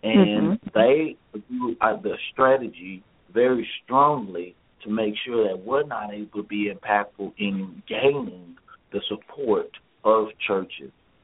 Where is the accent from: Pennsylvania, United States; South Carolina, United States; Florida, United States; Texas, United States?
Texas, United States; Oak Cliff; I grew up in Oak Cliff, Texas